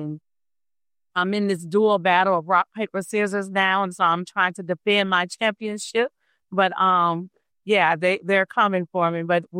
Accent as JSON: {"language": "English", "region": "Alabama", "country": "United States", "lives_now": "Wisconsin, United States", "said": "So I'm originally from Alabama. I'm here by way of my husband."}